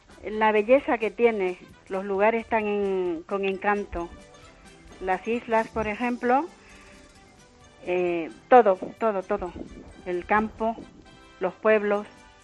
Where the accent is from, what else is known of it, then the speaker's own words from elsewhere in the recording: Bolivia; now in Spain; Mi familia, mi padre es descendiente de italiano. Pero yo me siento española, me siento boliviana y me siento italiana.